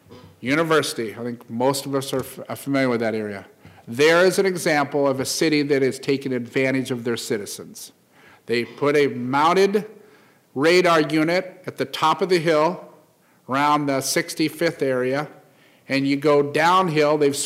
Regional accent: Des Moines, Iowa, United States; I was born and raised in Des Moines, South Side, you know that.

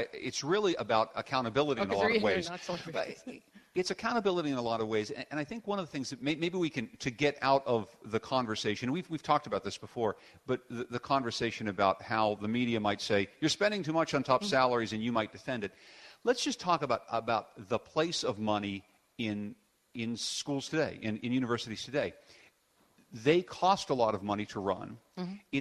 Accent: Pittsburgh, Pennsylvania, United States; I grew up in Pittsburgh. Pittsburgh has a slightly more positive attitude toward the rest of the world than the Northeast does.

